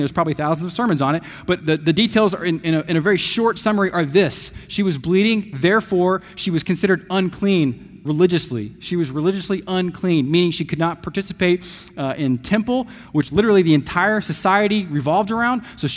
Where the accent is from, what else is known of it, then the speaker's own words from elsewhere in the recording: Atlanta, Georgia, United States; Growing up in Atlanta, I lived really close to Six Flags Over Georgia.